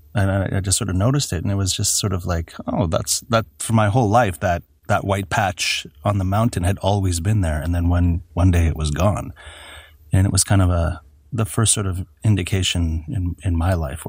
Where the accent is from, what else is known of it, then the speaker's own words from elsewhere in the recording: Lytton, British Columbia, Canada; now in Ottawa, Canada; growing up in Lytton, you become acclimatized and accustomed to warm summers, of course.